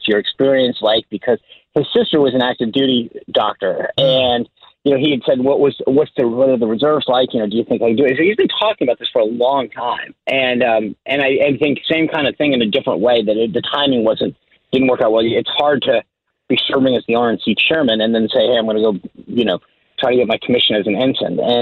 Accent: Rhode Island, United States; Well, I grew up in Rhode Island, which is, we don't have the presence we used to, but it still has that naval history.

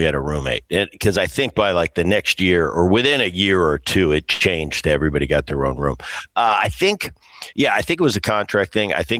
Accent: Calgary, Alberta, Canada; Because I'm coming from Calgary. You know, I got four roommates and guys are sleeping on couches.

